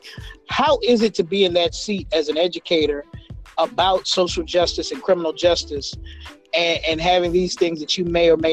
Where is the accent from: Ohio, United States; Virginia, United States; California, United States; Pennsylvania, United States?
Virginia, United States; Petersburg; I see my hometown, Petersburg, Virginia.